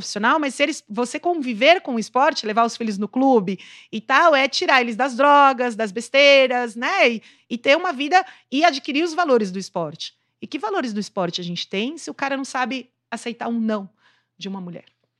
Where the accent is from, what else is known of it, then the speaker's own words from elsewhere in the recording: Brazil; Então, como brasileira, muita decepção. Como mãe, medo.